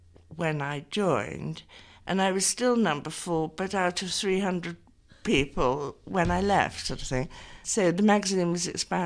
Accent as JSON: {"language": "English", "town": "Twickenham", "region": "London", "country": "United Kingdom", "tie": "born or raised there", "said": "I grew up in Twickenham."}